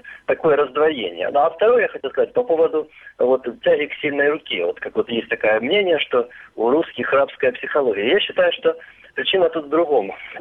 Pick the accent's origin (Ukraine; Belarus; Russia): Ukraine; Luhansk Oblast; я из Луганской области.